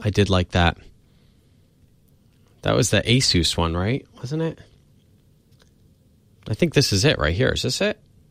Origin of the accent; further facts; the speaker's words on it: Clifton, New Jersey, United States; Oh, I'm from Clifton, which is right next door.